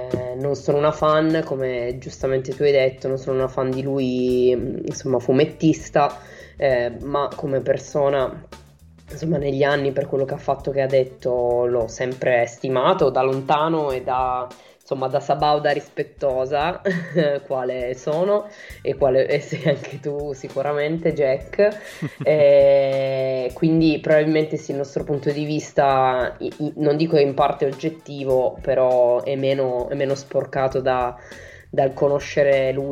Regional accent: Turin, Piedmont, Italy; io sono una torinese, ultra trentenne ormai

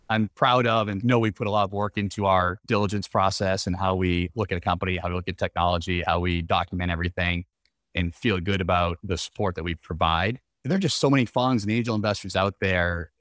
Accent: Boston, Massachusetts, United States; So I grew up in the Boston area, did my undergrad at Brandeis, played baseball there

